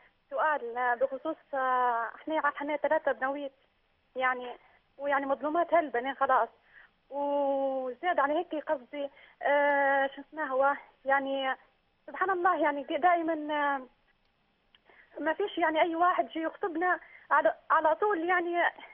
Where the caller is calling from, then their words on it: Libya; انا اتكلم من ليبيا